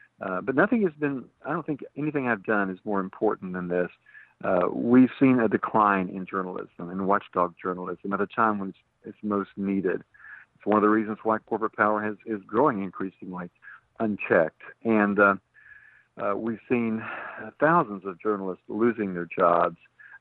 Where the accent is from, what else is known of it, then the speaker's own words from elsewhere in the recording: Tennessee, United States; We're already seeing that in my home state of Tennessee.